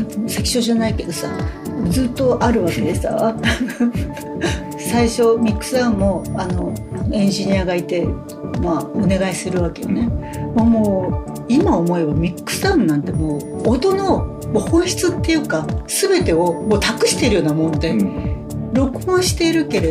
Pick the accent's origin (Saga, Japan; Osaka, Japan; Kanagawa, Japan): Saga, Japan; モモチね、私佐賀ですから知りません